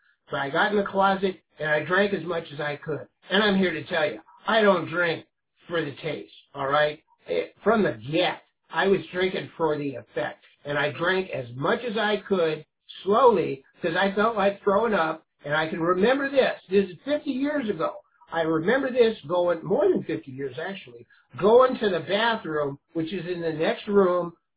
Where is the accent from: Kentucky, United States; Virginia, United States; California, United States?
California, United States; San Leandro; Now, I grew up in San Leandro. I've spent most of my life here.